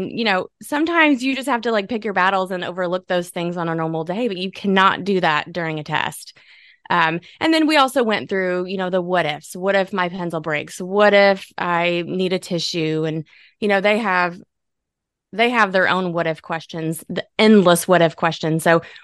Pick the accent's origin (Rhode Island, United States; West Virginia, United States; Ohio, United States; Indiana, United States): Indiana, United States; now in Tennessee, United States; And I'm originally from Indiana. Go Hoosiers.